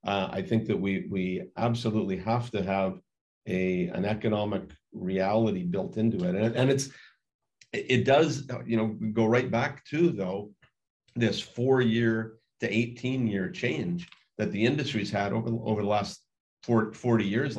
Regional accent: Timmins, Ontario, Canada; born there; I was born in Timmins, Ontario, which is a fabulous storied mining camp in Northern Ontario, Canada.

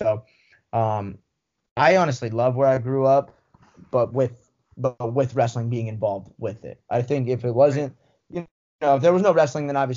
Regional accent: Cheyenne, Wyoming, United States; So I was born in Cheyenne, Wyoming, and it's where I grew up. I moved a little bit when I was a kid, but not really anything that I truly remember.

